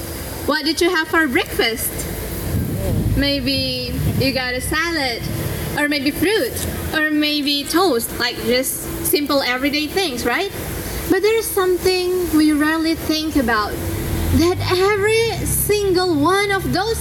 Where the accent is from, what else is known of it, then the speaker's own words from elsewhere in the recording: Aceh, Indonesia; English is a second language; I come from Aceh, the northern tip of Sumatra, Indonesia.